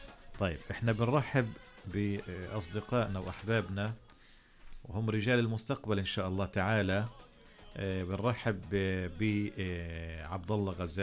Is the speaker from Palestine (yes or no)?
yes; Palestine; اللي هي أقل القليل إنه إحنا كفلسطينيين لا نتعامل مع المنتج الإسرائيلي